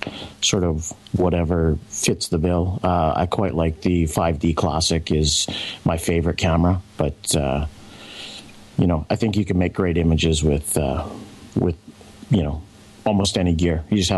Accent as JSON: {"language": "English", "town": "Langley", "region": "British Columbia", "country": "Canada", "said": "I'm from Langley, BC."}